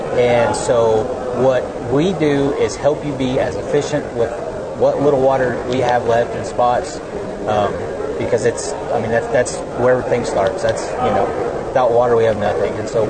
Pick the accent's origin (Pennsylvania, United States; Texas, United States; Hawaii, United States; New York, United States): Texas, United States; Yeah, I actually grew up in a small town north Panhandle, Texoma. I actually lived on the kind of split halfway, lived on the Texas side, but yeah, that's kind of where I grew up at.